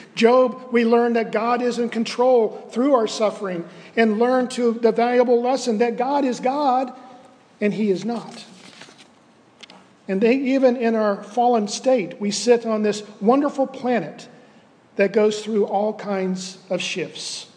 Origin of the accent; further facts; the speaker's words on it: Winter Haven, Florida, United States; Donna went up through the middle of the state over my hometown of Winter Haven in Polk County and back into the Atlantic